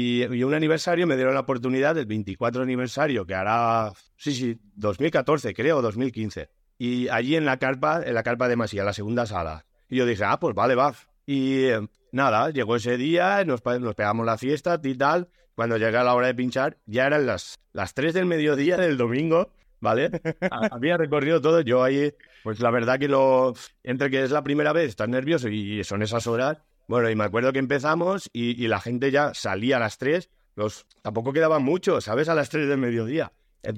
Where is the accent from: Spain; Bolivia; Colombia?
Spain; Albalat de la Ribera, Valencian Community; pasaron los años y uno de mi pueblo, de Albalá de la Ribera, un amigo mío